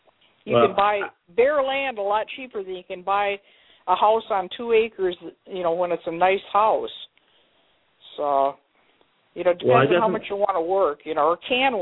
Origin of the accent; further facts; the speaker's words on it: Detroit, Michigan, United States; born there; also born or lived in Montana / New Mexico; And I was born in Detroit, Michigan, by the way.